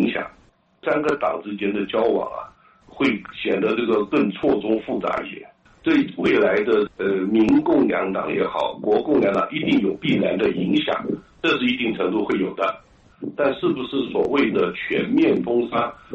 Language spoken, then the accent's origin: Chinese; Taiwan; 我们台湾人民的不安定的感觉会越来越高